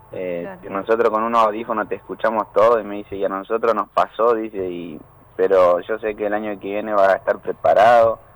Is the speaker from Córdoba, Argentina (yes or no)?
yes; Brinkmann, Córdoba, Argentina; soy de Brinkman, provincia de Córdoba.